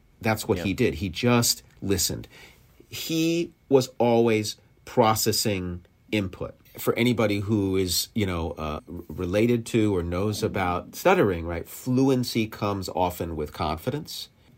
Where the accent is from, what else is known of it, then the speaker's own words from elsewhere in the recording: Chicago, Illinois, United States; these cats here in Conant Gardens are not so different than the people I grew up with in Avalon Park on the south side of Chicago, right?